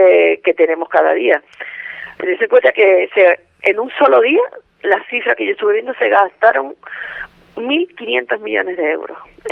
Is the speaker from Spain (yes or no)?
yes; Canary Islands, Spain; nos quedamos como pueblo canario en este caso, sin señas de identidad